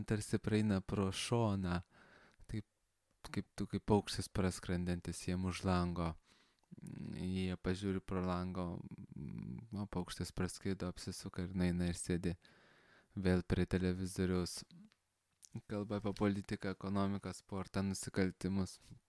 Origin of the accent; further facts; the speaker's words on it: Kaunas, Kaunas County, Lithuania; buvau Kaune, savo gimtajame mieste